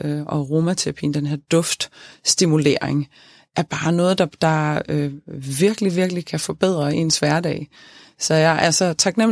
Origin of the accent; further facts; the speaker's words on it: Svendborg, Region of Southern Denmark, Denmark; Altså jeg er fra Sydfyn, fra Svendborg, og havde sådan en helt almindelig opvækst, og dejlig normal opvækst